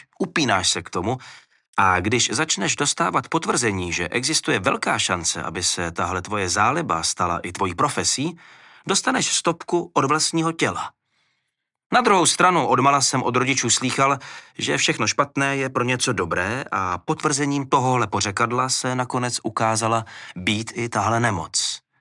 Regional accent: Žďár nad Sázavou, Vysočina Region, Czechia; I když jsme třeba od dětství u nás ve Žďáře

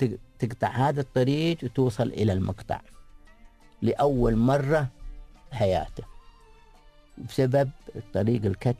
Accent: Abu Dhabi, United Arab Emirates; also born or lived in Al Ain; حياة بدائية وطبعا ما كان عندنا مدرسة. كنا لما كبرنا شوية في أبوظبي لما نكون في الشتاء في أبوظبي نحن نشتي كنا نسير عند مدرسة قرآنية

